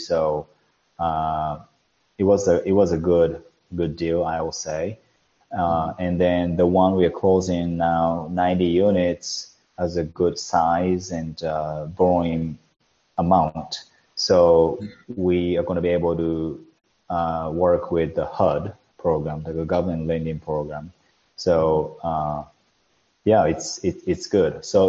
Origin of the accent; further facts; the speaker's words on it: Japan; English is a second language; now in United States; I'm originally from Japan, and I didn't know where the Wisconsin is, to be honest, before I acquired my first deal.